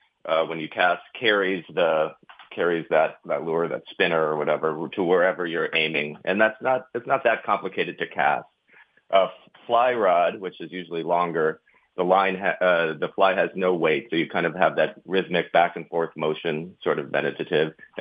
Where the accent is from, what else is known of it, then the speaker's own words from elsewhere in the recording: Minneapolis, Minnesota, United States; I think that I actually learned to fish in Wisconsin on a lake there. I'm from Minneapolis.